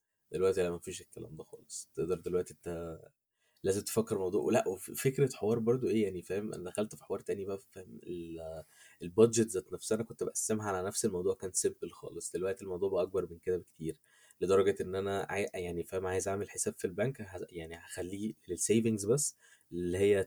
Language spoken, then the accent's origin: Arabic; Egypt; غير عكس عندنا في مصر مثلا